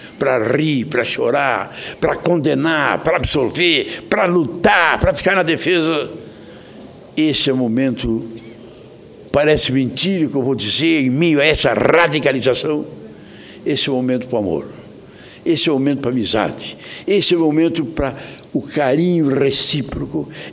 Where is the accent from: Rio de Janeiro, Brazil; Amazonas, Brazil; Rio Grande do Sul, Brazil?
Rio Grande do Sul, Brazil; Eu venho lá do Rio Grande. O Rio Grande vive um momento muito difícil.